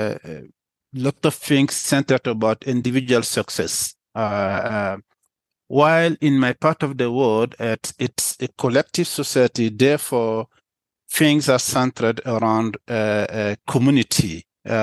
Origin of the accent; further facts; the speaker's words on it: Mali; That's because I'm coming from I'm from Mali